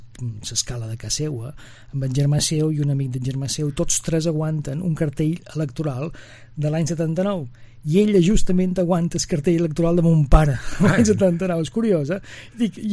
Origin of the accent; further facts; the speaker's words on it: Balearic Islands, Spain; accent: Menorcan; els companys, entre cometes, se n'en fotien un poc del meu accent en menorquí.